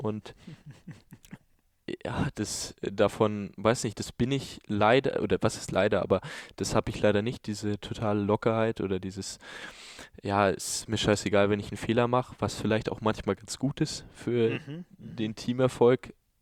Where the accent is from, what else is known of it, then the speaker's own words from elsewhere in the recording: Hamburg, Germany; also born or lived in Flensburg; Allerdings bin ich dann ist er ja nach Hamburg gewechselt und dann haben wir schon in Bad Schwartau gewohnt, dort wo ja mein Elternhaus jetzt immer noch ist und dementsprechend bin ich Schwartauer.